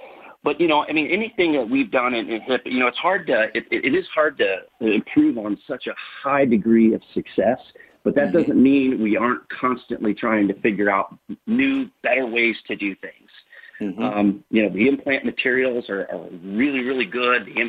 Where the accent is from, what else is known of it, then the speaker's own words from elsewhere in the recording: Indiana, United States; I always knew about the orthopedic business because I grew up in Northern Indiana, and here in Warsaw, Indiana, it's the orthopedic capital of the world.